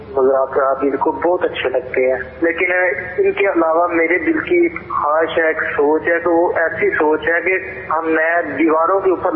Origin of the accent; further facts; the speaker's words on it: Gujranwala, Punjab, Pakistan; میں گجرا والے کا رہنے والا ہوں.